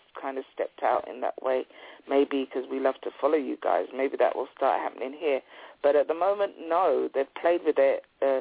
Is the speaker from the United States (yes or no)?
no; Jamaica; now in United Kingdom; And I had a similar experience when I went to Jamaica, because I'm from Jamaica.